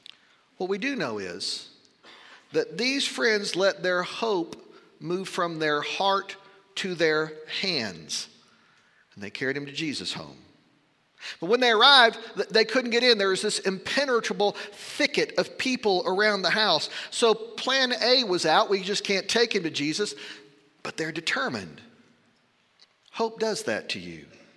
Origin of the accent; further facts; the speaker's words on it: Lubbock, Texas, United States; When I was growing up in Lubbock, we used to say